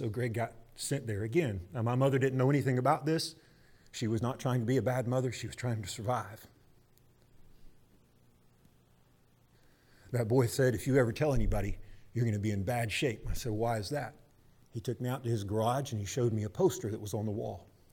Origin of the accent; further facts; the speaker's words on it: Florida, United States; When I grew up in Florida and people would move to Florida from Michigan and try to change my culture